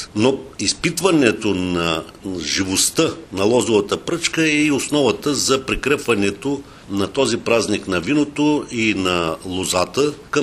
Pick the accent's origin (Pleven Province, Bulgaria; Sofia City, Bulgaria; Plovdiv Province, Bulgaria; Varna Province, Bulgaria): Pleven Province, Bulgaria; Belene; избора на цар на лузята в Беленско, това е моя роден край